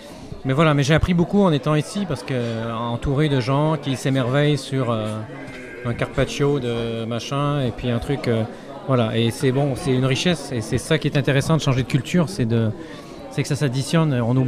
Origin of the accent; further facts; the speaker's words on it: Canada; Moi, je suis canadien. Au Canada, c'est pas la même éducation